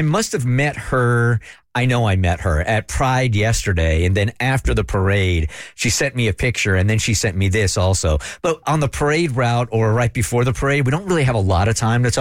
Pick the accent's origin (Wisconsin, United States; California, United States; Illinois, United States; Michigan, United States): California, United States; San Diego; which is strange because I grew up in San Diego in a suburban city. We only had like one black dude in our entire school.